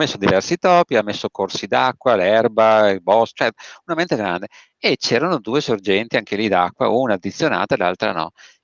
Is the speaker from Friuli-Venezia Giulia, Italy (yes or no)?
no; Veneto, Italy; da Veneto ti direi l'importante è bere roba buona